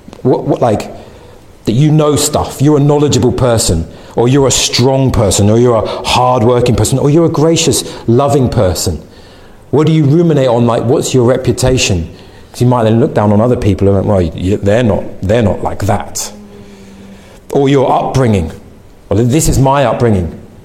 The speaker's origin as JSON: {"language": "English", "region": "London", "country": "United Kingdom", "tie": "born there", "said": "Because I was born in London."}